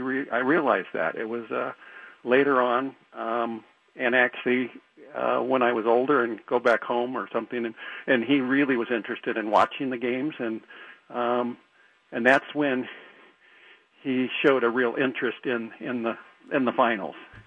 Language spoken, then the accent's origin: English; Astoria, New York, United States; And then he moved back to Astoria. So I grew up in Astoria with my brothers.